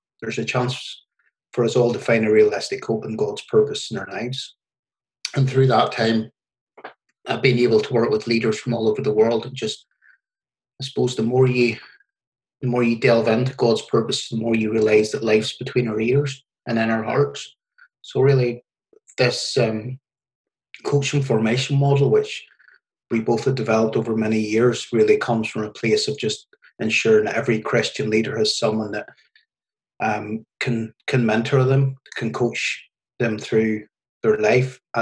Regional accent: Northern Ireland, United Kingdom; and I grew up in the Troubles in Northern Ireland when things weren't great.

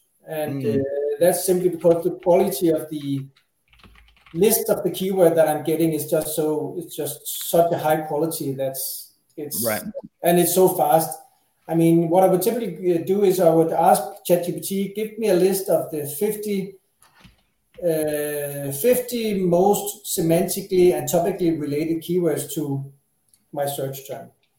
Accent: Denmark; I'm from Denmark

